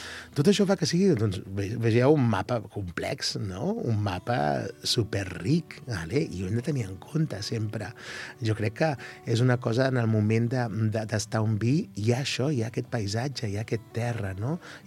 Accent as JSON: {"language": "Catalan", "region": "Catalonia", "country": "Spain", "said": "aquells que som del Penedès"}